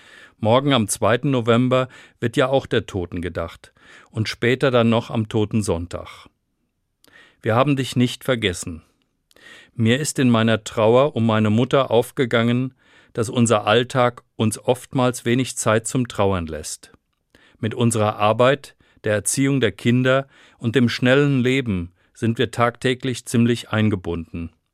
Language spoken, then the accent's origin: German; Rhineland-Palatinate, Germany; Ich erinnere mich an diesem Tag immer wieder an meine Kindheit im Westerwald. Bei uns war dieser Tag schulfrei. Ich war Messdiener in der Kirche.